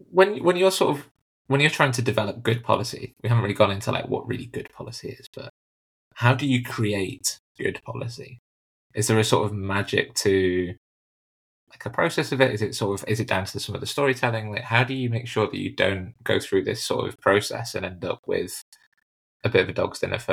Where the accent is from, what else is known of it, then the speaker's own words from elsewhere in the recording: Canada; He's saying that he's seen that I was from Canada